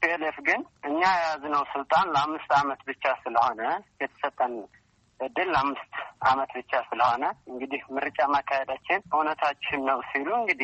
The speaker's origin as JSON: {"language": "Amharic", "region": "Tigray", "country": "Ethiopia", "tie": "born or raised there", "said": "እኛ የትግራይ ህዝቦች እንደ ትግራይ ማለት ነው፣ እንደ አንድ የትግራይ ልጅ ተወላጅ"}